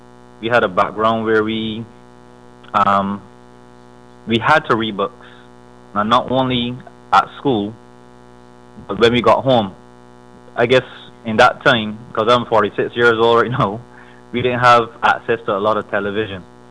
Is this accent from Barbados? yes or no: yes; Barbados; basically, I grew up in Caribbean island of Barbados, a beautiful Caribbean island.